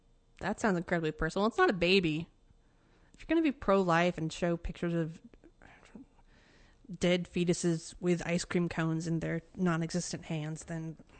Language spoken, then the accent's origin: English; Montana, United States; And I'm from Montana, so I can compare and contrast, and it's fair.